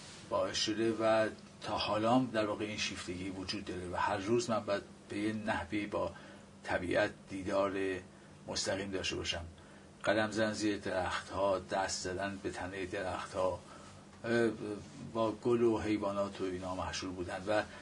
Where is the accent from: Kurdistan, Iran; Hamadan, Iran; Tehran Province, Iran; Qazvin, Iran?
Qazvin, Iran; 22 مهر 1318 من در قزوین متولد شدم. … پدرم کارمند پست و تلگراف بود